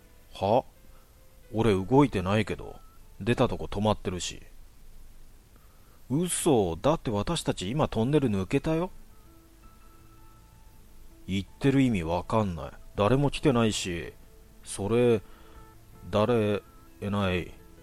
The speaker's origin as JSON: {"language": "Japanese", "region": "Nagasaki", "country": "Japan", "tie": "born or raised there", "said": "地元長崎では一番メジャーだった幽霊屋敷が取り壊されてから"}